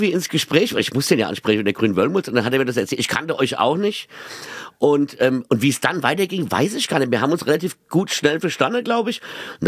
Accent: Mainz, Rhineland-Palatinate, Germany; Ich bin Mainzer, obwohl ich nicht mehr in Mainz wohne, sondern in Boden. Und das ist dann wieder Reu-Hesse, das ist dann direkt am Rhein. Aber ich bin Mainzer

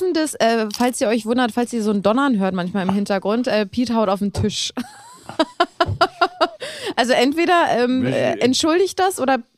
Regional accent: Germany; Weil ich aus Deutschland, weißt du, Deutschland, langweilig.

